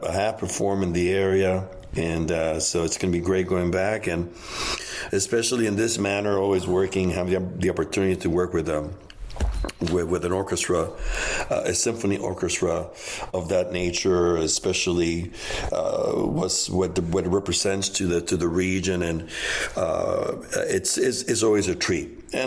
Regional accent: Miami, Florida, United States; That's the way that I was raised in Miami.

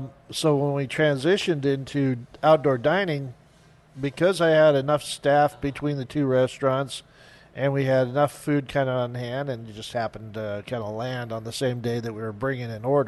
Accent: California, United States; where are you from? I'm from Southern California.

